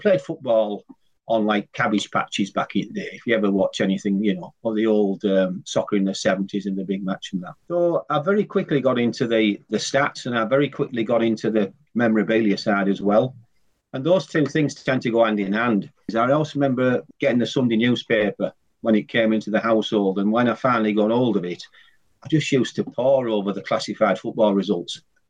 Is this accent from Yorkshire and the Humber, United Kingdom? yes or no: yes; Fulford, Yorkshire and the Humber, United Kingdom; So I was born in Fulford, Dan. I want to put that out there. So I guess you could say I was a Fulford lad.